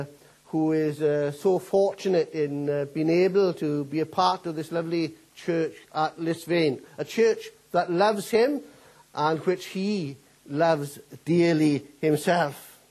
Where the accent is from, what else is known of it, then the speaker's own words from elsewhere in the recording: Wales, United Kingdom; first language Welsh; English is a second language; I was a part of the first Welsh school in the Garw Valley, the second in South Wales. Welsh was my first language, and so forth.